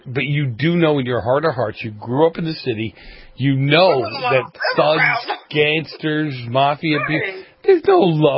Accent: Boston, Massachusetts, United States; I grew up in Boston days when the mafia was very active in Boston.

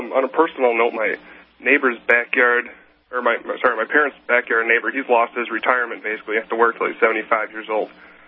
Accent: Madison, Wisconsin, United States; I'm from Madison, Wisconsin.

